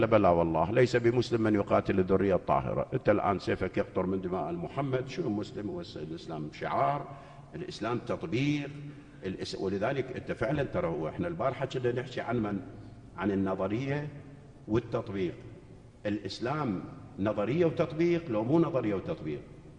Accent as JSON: {"language": "Arabic", "town": "Nasiriyah", "region": "Dhi Qar", "country": "Iraq", "tie": "born or raised there", "said": "أنا مو جاي من برا حتى يضيع علي الحكي وما أعرفه. أنا بتصوري ابن الناصرية،"}